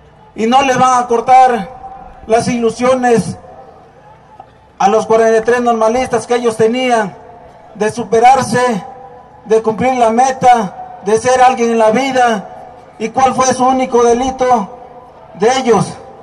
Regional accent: Tixtla, Guerrero, Mexico; ¿De dónde vengo? ¿De dónde son mis raíces? Yo vengo de Tixla, Guerrero

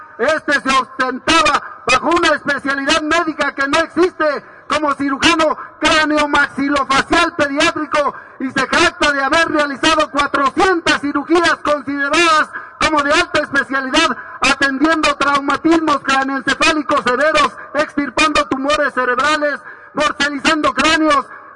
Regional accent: Hermosillo, Sonora, Mexico; Yo vengo de Hermosillo, Sonora. … como se los dije.

